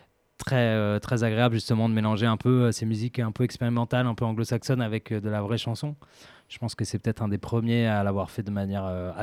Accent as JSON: {"language": "French", "town": "Clamart", "region": "Île-de-France", "country": "France", "tie": "born or raised there", "said": "Nous, on vient de banlieue parisienne."}